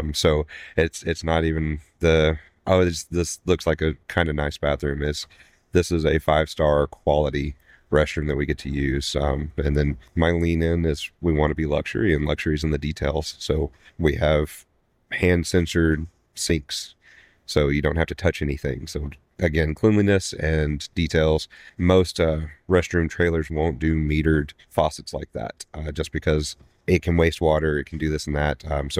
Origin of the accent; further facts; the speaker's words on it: Waco, Texas, United States; Born and raised in Waco / the big city of Groesbeck.